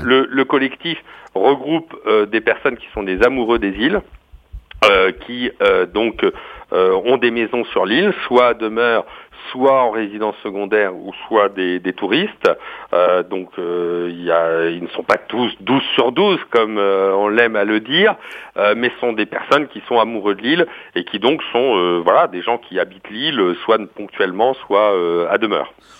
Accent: Brittany, France; Je suis, moi, originaire de Bretagne. Ma femme est bretonne. Nous sommes des Côtes d'Armor.

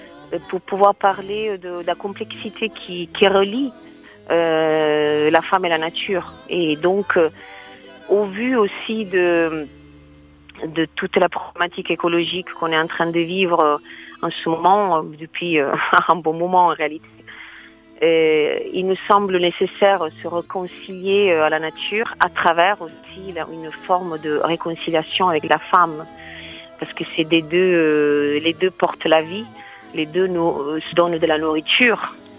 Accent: Italy; Moi, je suis italienne, voilà

